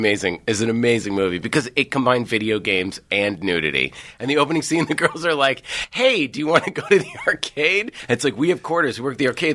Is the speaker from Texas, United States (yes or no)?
no; Boston, Massachusetts, United States; I honestly, growing up in Boston, I was like, you're all lovely people, but I clearly am from Hollywood, and I'm an alien. I felt like such an alien growing up there.